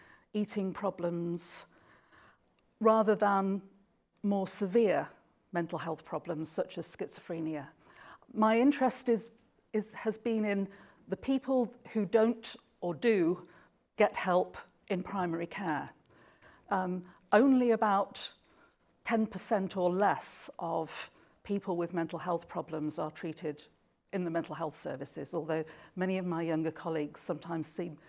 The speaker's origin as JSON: {"language": "English", "region": "England", "country": "United Kingdom", "accent": "northern", "said": "in the north of England. I think the furthest south I've ever lived is Sheffield, which gives you some idea of, I'm a northerner. I'm sure you can tell that from my accent anyway."}